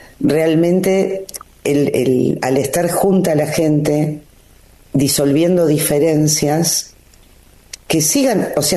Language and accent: Spanish; Argentina; Yo estaba ahí paradita como argentina